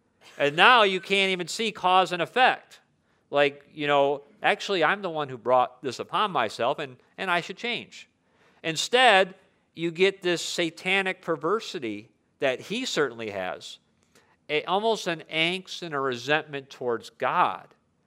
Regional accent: United States; we can pray for forgiveness for ourselves as an American

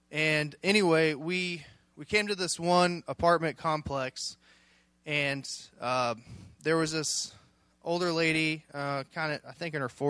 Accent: Mexico, Missouri, United States; We're from Mexico, Missouri. We're here. We're getting ready to go on the NYR trip.

